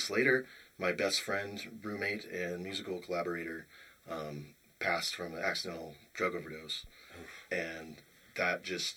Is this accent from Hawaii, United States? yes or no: no; Cheyenne, Wyoming, United States; I was living in, Cheyenne, Wyoming, my hometown.